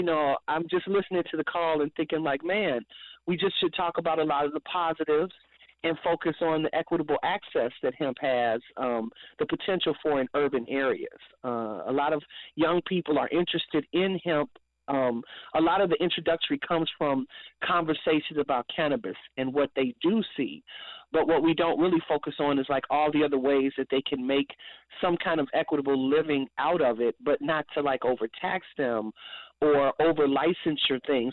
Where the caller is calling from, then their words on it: Chicago, Illinois, United States; I'm calling from Chicago.